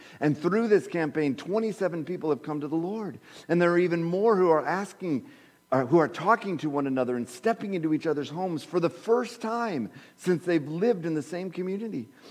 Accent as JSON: {"language": "English", "region": "Minnesota", "country": "United States", "said": "Now, of course, I'm from Minnesota. That means it's, in my body clock, it's still, you know, just whatever, it's 9:40"}